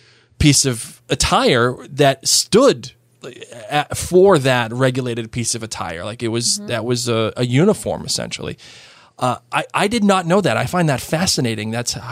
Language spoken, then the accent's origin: English; Massachusetts, United States; No. I'm from Massachusetts.